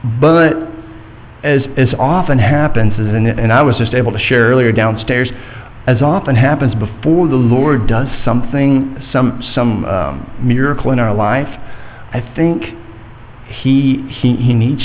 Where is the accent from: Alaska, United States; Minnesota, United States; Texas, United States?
Texas, United States; And yes, I am proudly a Texan.